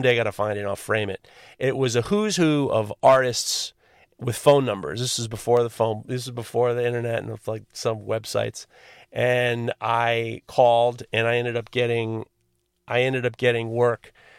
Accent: New York City, New York, United States; I grew up on the Upper East Side

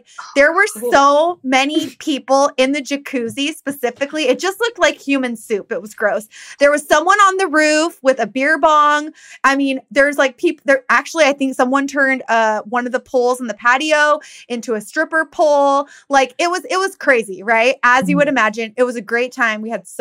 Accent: Downey, California, United States; which is like really close to where we grew up in Downey.

